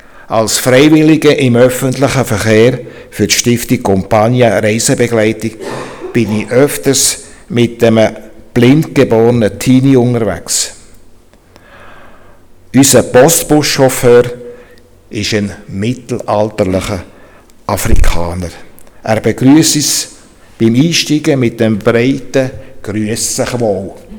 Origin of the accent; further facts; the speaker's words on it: Bern, Switzerland; accent: Bernese German; now in Gais, Switzerland; Ich habe einen gemischten Dialekt, das Berndeutsch behalten und Ostschweiz ist ein bisschen dazugekommen.